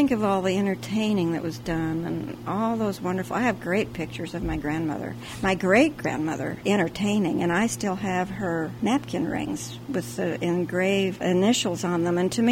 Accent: Casper, Wyoming, United States; also born or lived in Kemmerer / Laramie; I'm a little ashamed, being a Wyoming girl all my life. Born in Kemmer. I was born in Kemmer, raised in Casper, university in Laramie.

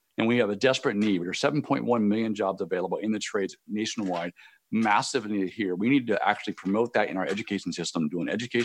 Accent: Washington, United States; Growing up in Eastern Washington with a mom's family and farmers, dad's farmer, family with ranchers

